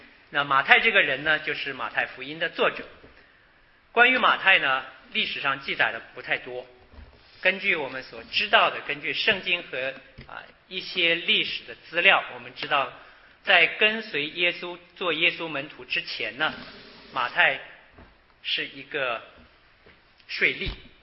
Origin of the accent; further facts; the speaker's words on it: Harbin, Heilongjiang, China; moved away as an adult; also born or lived in Changchun / Suzhou; now in United States; 虽然我是从大陆来的，但是大家基本上看不出我是东北人。我是这个从小在哈尔滨长大，后来呢到长春念书，长春念书了之后留在学校工作了两年，后来因为结婚了，所以呢又调动工作到苏州，在苏州工作两年之后到美国